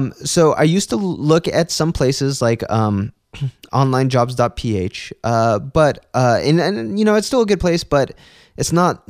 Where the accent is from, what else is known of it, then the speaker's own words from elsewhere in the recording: Philippines; For me, when you're working directly for me as a Filipino virtual assistant, you get bonuses, you get a steady paycheck, and so on.